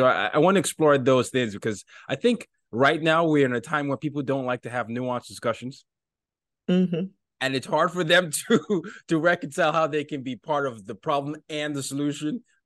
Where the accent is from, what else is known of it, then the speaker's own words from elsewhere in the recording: Nigeria; I'm from Nigeria, but, you know, I grew up in five countries, four continents.